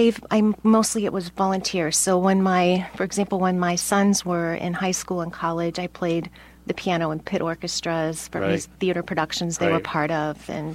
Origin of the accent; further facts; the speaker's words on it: Harrisburg, Pennsylvania, United States; I grew up in the Harrisburg, Pennsylvania area. So my first home, actually, my grandfather had a farm outside of Harrisburg, and my very first home was a trailer on his farm.